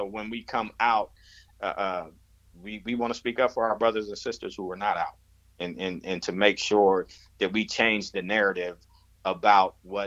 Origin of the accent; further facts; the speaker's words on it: San Diego, California, United States; now in Los Angeles, United States; I'm not from Los Angeles. I was raised in San Diego.